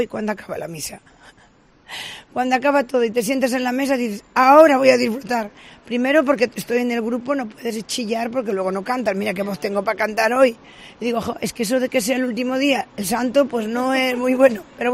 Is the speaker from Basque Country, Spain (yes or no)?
no; Galicia, Spain; moved away as an adult; Voy a cumplir 62 años y llevo desde 20 fuera de Galicia.